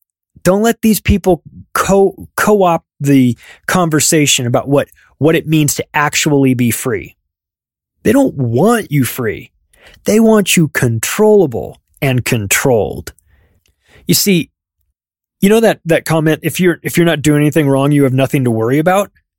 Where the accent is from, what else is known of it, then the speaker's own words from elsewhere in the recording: California, United States; moved away as an adult; I grew up in California. I lived there for 35 years. Didn't stick around for that one. As soon as they passed that, packed up, moved.